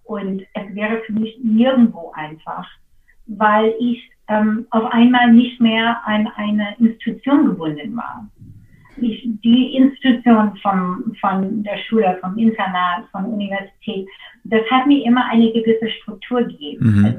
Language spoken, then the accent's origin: German; Washington, United States; also born or lived in Seattle; ich bin in Seattle geboren und ich bin aufgewachsen auf einem Insel in Lake Washington, ziemlich gegenüber von Bill Gates.